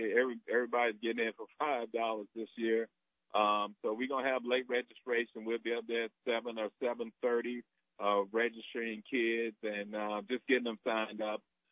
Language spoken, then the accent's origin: English; Valdosta, Georgia, United States; just growing up in Valdosta, that's all we had.